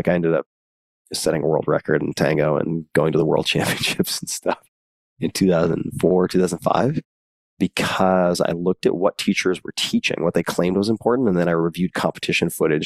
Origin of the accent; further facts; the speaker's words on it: New York, United States; And I grew up on Long Island, keep in mind.